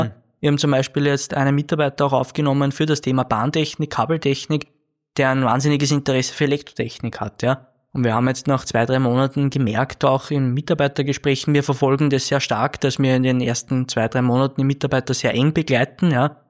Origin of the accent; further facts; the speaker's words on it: Vienna, Austria; Also alleine das zeigt schon, dass man auch als Wiener sehr für die Steiermark blühen kann.